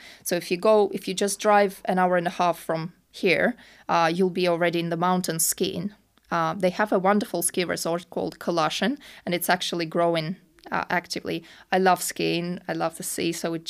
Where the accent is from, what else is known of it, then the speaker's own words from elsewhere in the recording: Russia; now in United Kingdom; so I grew up in Russia and my parents own their own house and their own land, and I was always, I'm not a city girl, and I really love my countryside.